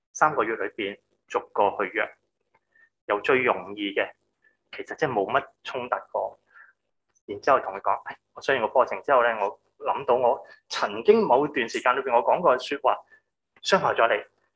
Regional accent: Hong Kong; 原来先发觉呢我们香港人学的英文是很办公室那些很荒谬的英文的

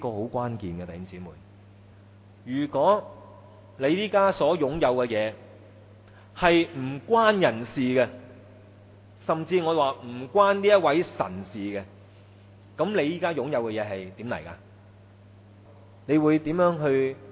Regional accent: China; 我們中國人最喜歡的富貴。

